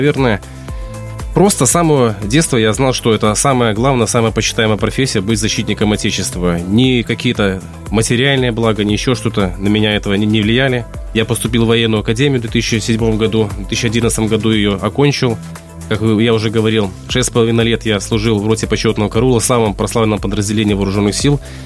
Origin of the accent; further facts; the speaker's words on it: Gomel, Gomel Region, Belarus; предложили переехать в родной город Гомель